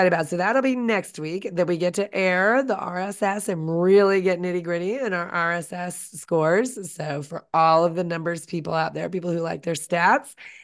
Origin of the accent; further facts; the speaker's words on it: United States; I'm from America.